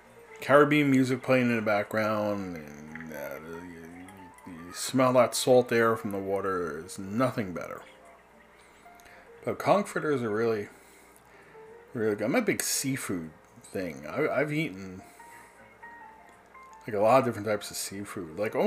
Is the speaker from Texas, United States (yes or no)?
no; New Jersey, United States; And growing up in the Jersey Shore, I used to go out blue fishing all the time on the charter boats.